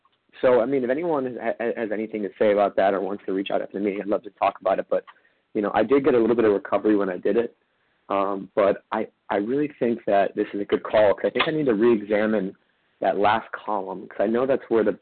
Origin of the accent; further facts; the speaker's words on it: Los Angeles, California, United States; I'm from Los Angeles.